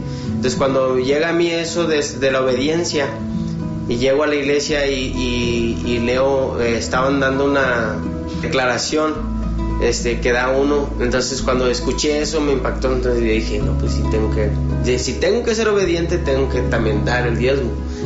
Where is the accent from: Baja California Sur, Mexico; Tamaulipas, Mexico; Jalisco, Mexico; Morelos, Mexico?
Tamaulipas, Mexico; now in León, Mexico; Yo no soy de aquí, yo no soy de León, yo soy de Tamaulipas.